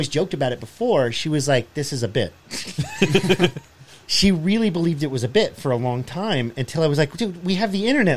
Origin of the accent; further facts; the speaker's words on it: New England, United States; I'm from New England.